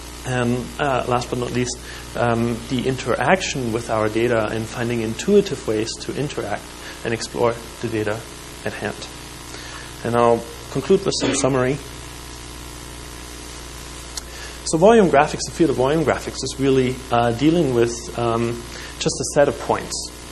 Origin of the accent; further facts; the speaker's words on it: Germany; moved away as an adult; now in Canada; another step as to have less reasons for me to return to Germany, I guess.